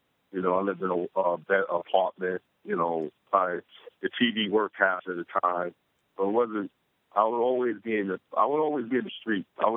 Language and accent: English; Jamaica, New York, United States; I grew up in Jamaica.